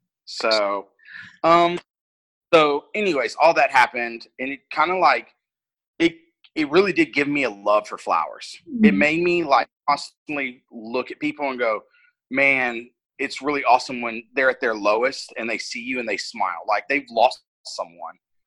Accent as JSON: {"language": "English", "region": "Texas", "country": "United States", "tie": "born or raised there", "also_born_or_lived": "Houston", "said": "I'm from Houston, but when I was upper middle school, my mom and my stepdad moved me to South Texas. Mm-hmm. So that's kind of where I kind of grew up."}